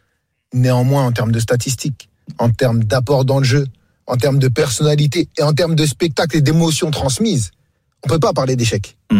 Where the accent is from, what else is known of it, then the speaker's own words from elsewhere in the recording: France; born there; Je suis né en France.